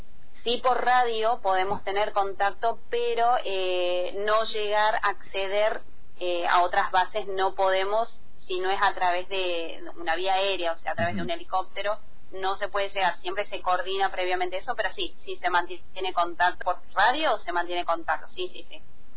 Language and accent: Spanish; San Miguel de Tucumán, Tucumán, Argentina; Yo soy de San Miguel de Tucumán, la provincia de Tucumán, Jardín de la República.